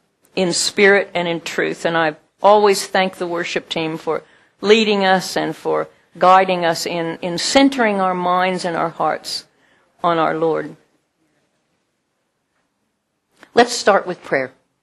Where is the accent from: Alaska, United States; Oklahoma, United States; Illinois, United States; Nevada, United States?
Oklahoma, United States; I grew up in Oklahoma, which is the land of tornadoes